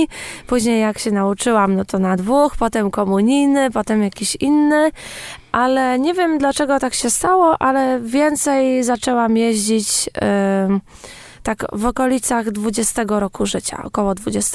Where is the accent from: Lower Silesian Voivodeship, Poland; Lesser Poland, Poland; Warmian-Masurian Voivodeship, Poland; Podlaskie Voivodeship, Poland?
Warmian-Masurian Voivodeship, Poland; Morąg; Taką drogą rowerową u mnie w rodzinnym Morągu, znaną w stronę cmentarza.